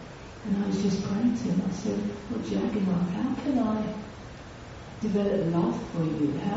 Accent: London, United Kingdom; because I'm from London

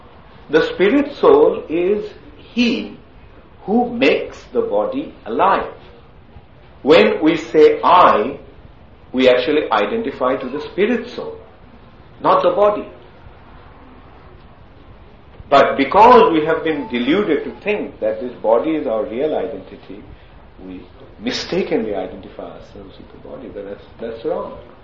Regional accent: India; It is not that you are German or I am Indian and so on and so forth. This body may have been born in India

